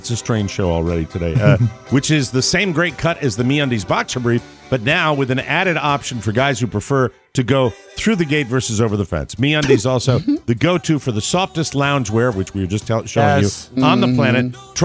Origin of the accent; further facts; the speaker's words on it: Connecticut, United States; That's best to all … of Bridgeport, Connecticut, my home state.